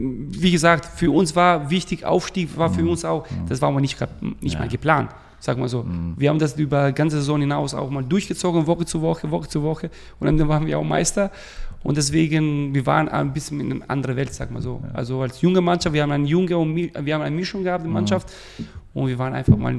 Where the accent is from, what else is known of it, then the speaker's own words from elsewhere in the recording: Albania; now in Germany; In Deutschland, aber auch in meiner Heimat Albanien wurde immer wieder gesagt